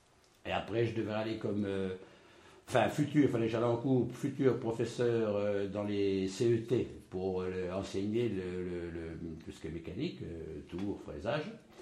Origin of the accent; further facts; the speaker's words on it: Semur-en-Auxois, Bourgogne-Franche-Comté, France; born there; je suis né à Semur-en-Auxois. Et j'habitais Toutry dans une maison que un oncle avait prêtée à mes parents.